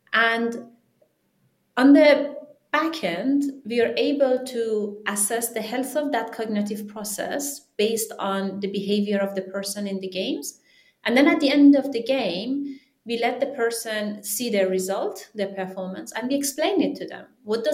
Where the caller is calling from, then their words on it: London, United Kingdom; From London, Victoria.